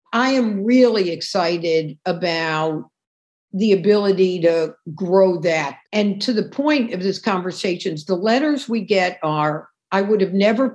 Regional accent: New York City, New York, United States; And as a New Yorker, you know, you see where there was like this huge farm in what's now Times Square

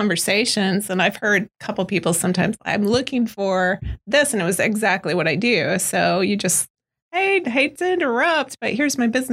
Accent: Kansas City, Missouri, United States; so I came from Kansas City, which a lot of people don't know is a very big creative hub.

